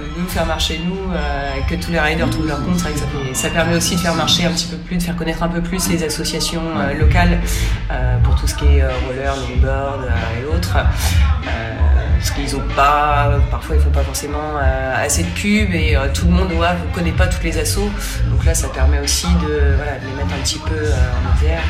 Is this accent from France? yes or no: yes; Le Havre, Normandy, France; Parce qu'on est du Havre, en fait, tout simplement. Et on s'est dit, puisqu'on vit là, autant ouvrir chez nous